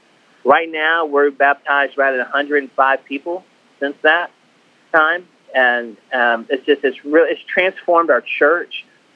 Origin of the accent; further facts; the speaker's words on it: Arkansas, United States; So now I am from Arkansas, going to the seminary in North Carolina, planting a church in New England.